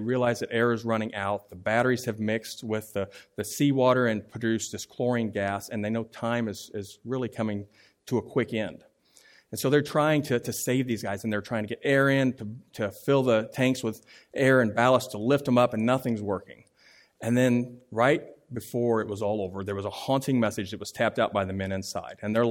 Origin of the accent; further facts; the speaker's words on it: Kansas City, Missouri, United States; now in New England, United States; And like I said, we are from Kansas City, Missouri. So yes, we do root for the Chiefs, and we know what real barbecue is like.